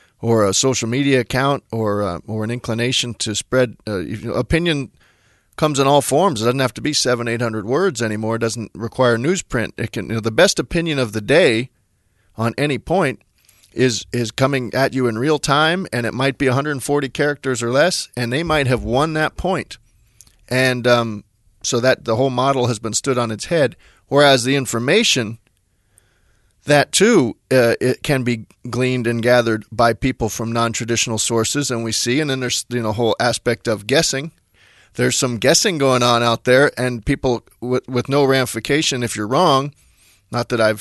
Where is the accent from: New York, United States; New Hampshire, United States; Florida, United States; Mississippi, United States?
Florida, United States; I grew up in South Florida